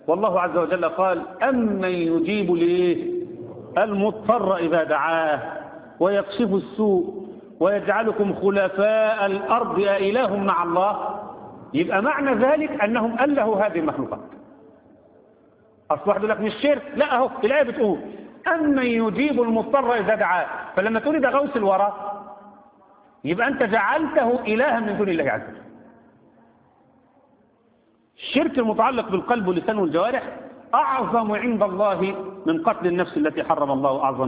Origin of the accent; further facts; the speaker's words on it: Egypt; يعني احنا جايز الناس عندنا في مصر بدات تفوق شويه